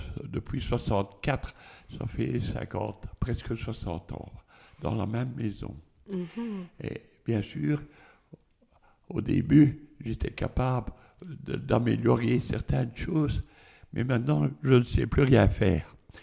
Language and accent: French; Charleroi, Wallonia, Belgium; now in Forest, Belgium; je suis originaire de Charleroi et j'habite Forêt depuis 67 ans. Et alors, vu mon âge, je me trouve toujours octogénaire. Parce que quand on me demande mon âge, je dis 95.